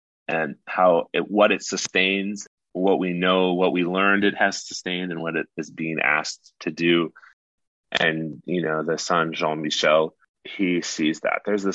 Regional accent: Medford, Minnesota, United States; I grew up in Medford, as I said

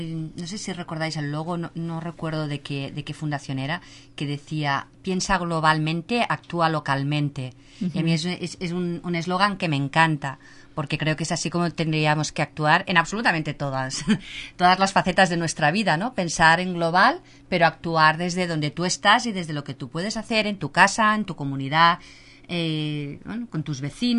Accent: Barcelona, Catalonia, Spain; Yo que vengo de Barcelona, por ejemplo, allí el tema de reciclaje lleva muchos años ya trabajándose

